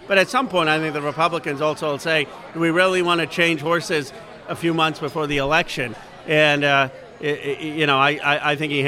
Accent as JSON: {"language": "English", "region": "Pennsylvania", "country": "United States", "tie": "born or raised there", "said": "I grew up in Pennsylvania."}